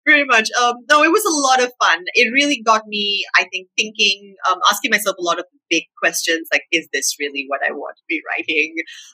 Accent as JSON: {"language": "English", "country": "Sri Lanka", "tie": "born or raised there", "said": "growing up in Sri Lanka, I didn't have a ton of access to, I think, more American titles"}